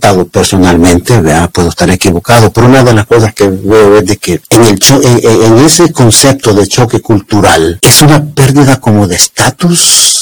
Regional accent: El Salvador; moved away; yo salí jovencito de El Salvador, jovencito, uh-huh, y te traía esos sueños y todo eso

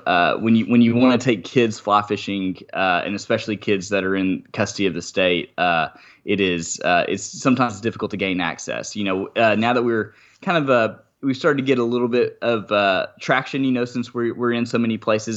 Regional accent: Arkansas, United States; So I'm from Arkansas, but we'd go up to Missouri and my dad kind of grew up fishing there and whatnot.

